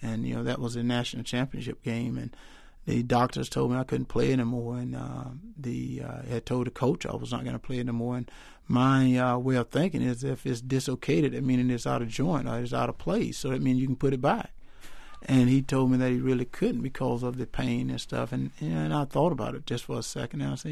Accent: Wrightsville, Georgia, United States; Well, where I grew up at in Wrightsville, Georgia, I didn't.

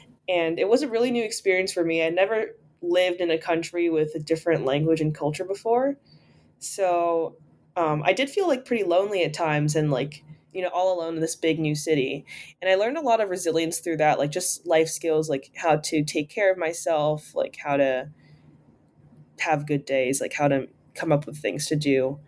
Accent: New York City, New York, United States; I'm from New York City, and yeah, I mean, that pretty much describes me.

